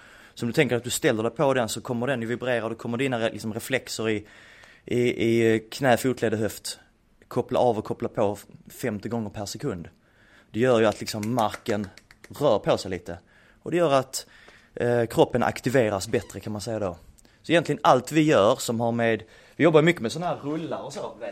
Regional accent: Ystad, Skåne, Sweden; now in Örebro, Sweden; Från Ystad brukar jag säga. Jag bodde där 5 år innan jag flyttade upp.

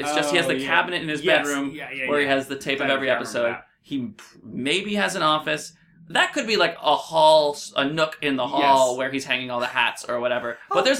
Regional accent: New York, United States; One of the reasons I can't get into Friends is I grew up in New York.

